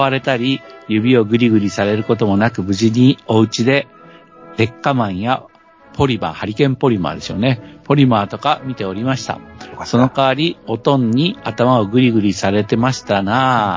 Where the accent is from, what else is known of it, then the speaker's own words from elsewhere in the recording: Kure, Hiroshima, Japan; 私が生まれ育った広島県呉市では、